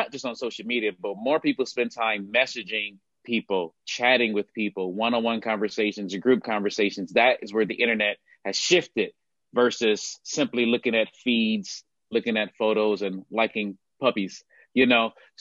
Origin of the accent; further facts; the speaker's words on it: Detroit, Michigan, United States; moved away as an adult; also born or lived in Oklahoma; now in Phoenix, United States; Yeah, so I live in Phoenix, originally born and raised in Detroit. Grew up there. Got a computer science degree, moved to Oklahoma, lived there for 12 years, got a master's degree.